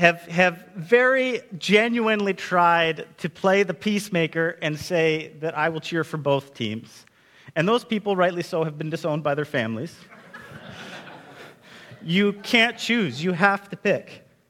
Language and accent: English; Alberta, Canada; I grew up in Alberta, and we have two NHL teams, right?